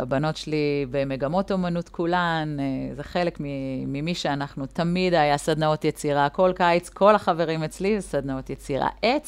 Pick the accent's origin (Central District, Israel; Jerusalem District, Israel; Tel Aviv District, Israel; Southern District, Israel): Southern District, Israel; Segula; נולדתי בסגולה, גרה שם, במשק, הבאתי את בן זוגי והמשפחה, צמודים להורים.